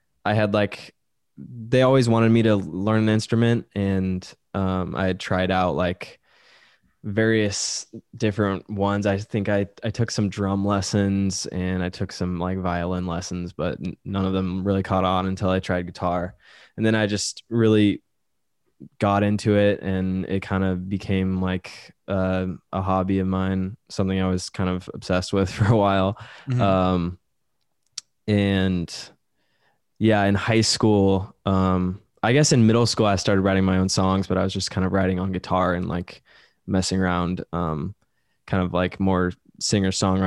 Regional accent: Portland, Oregon, United States; moved away as an adult; now in Los Angeles, United States; No, I was born in Portland, Oregon.

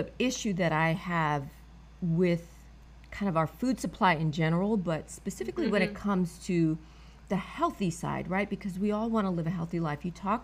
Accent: New York City, New York, United States; So I'm a New Yorker, native New Yorker.

